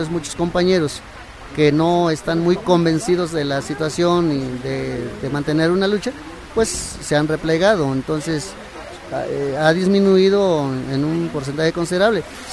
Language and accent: Spanish; Tierra Blanca, Veracruz, Mexico; soy del municipio de Tierra Blanca, del estado de Veracruz